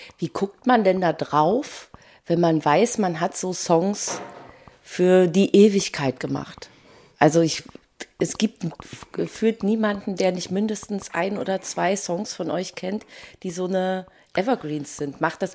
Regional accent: Pinneberg, Schleswig-Holstein, Germany; wir kommen irgendwie aus Pinneberg und aus dem Rand

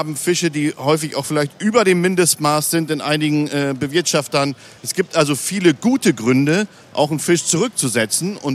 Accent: Lower Saxony, Germany; now in Berlin, Germany; Meine anglerische Heimat sind also die kleinen Karpfenteiche dort im Südoldenburger Münsterland.

